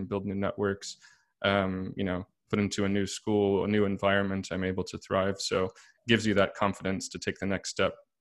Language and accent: English; Los Angeles, California, United States; moved away as an adult; also born or lived in San Francisco; And so I was born in California, and I guess I say that I'm sort of from there when people ask the question, because I was born there and I spent high school in the Los Angeles area